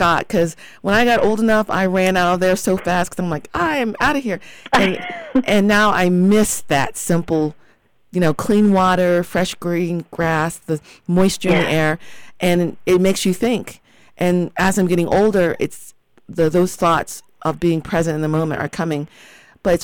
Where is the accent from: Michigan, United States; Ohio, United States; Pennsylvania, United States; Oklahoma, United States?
Ohio, United States; You know, I live in New Mexico, but I'm originally from Ohio.